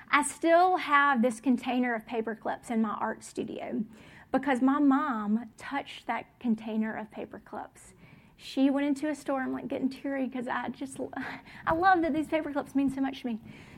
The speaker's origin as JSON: {"language": "English", "town": "Mobile", "region": "Alabama", "country": "United States", "tie": "born or raised there", "lives_now": "Oxford, United States", "said": "So I'm from Mobile, Alabama, and I grew up spending a lot of time on the beach, on the water and boats. It's kind of like my one sadness about living in Oxford is that we're so far from the beach."}